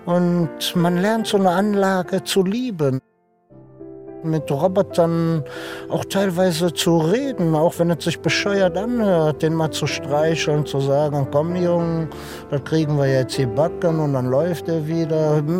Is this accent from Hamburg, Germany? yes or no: no; Cologne, North Rhine-Westphalia, Germany; Ich bin aus Köln, ich bin nicht die hellste Kerze auf der Torte.